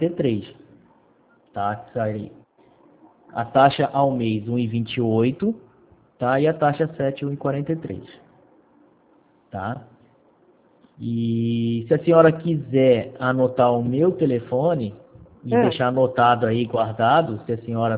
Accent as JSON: {"language": "Portuguese", "town": "Votuporanga", "region": "São Paulo", "country": "Brazil", "said": "Ah, só que eu sou aqui de Votuporanga."}